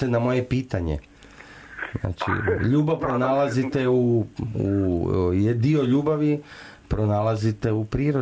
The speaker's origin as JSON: {"language": "Croatian", "country": "Croatia", "said": "Evo, ja dolazim iz Hrvatske"}